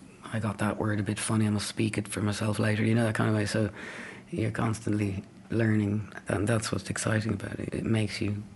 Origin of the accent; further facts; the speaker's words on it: Ireland; It was uncool to be Irish. You wouldn't dream of singing your Irish accent.